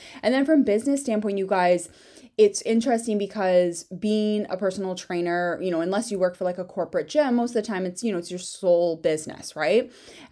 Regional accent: Vermont, United States; I'm from Vermont in the States. I knew I didn't want to go back there, but I didn't know where I wanted to be.

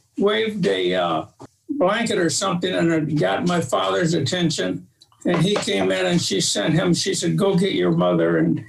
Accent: Indiana, United States; born there; No, it's just the opposite. I was born in Indiana.

